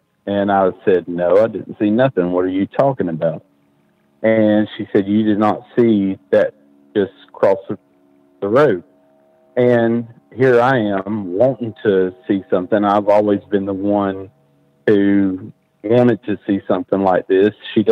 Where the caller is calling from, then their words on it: Marion, North Carolina, United States; I'm calling from Marion, North Carolina.